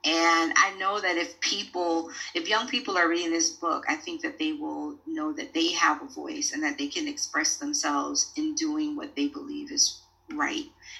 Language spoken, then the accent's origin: English; Florida, United States; growing up in Florida, which is where I am from.